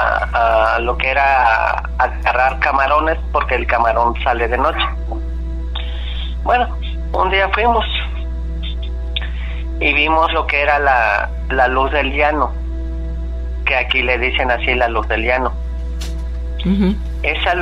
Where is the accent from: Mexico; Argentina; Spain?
Mexico; Veracruz; yo soy originario de Veracruz.